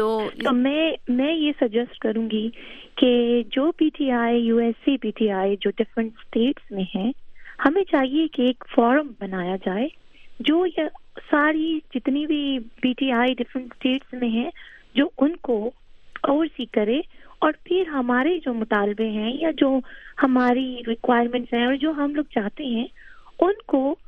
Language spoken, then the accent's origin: Urdu; Pakistan; سب سے پہلے یہ آتا ہے کہ ہم لوگ اوورسی پاکستانی ہیں.